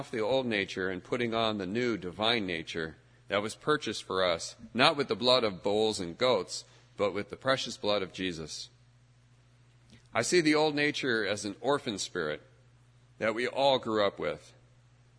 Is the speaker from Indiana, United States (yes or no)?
no; Los Angeles, California, United States; I'm originally from Los Angeles